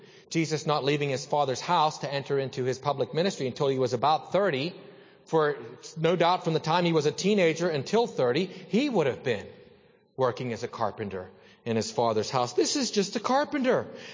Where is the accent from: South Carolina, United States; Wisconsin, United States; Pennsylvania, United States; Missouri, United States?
Pennsylvania, United States; Saltsburg; Growing up in Salzburg, the only place you had to go to do anything was Greensburg or Indiana, both about 18 miles away.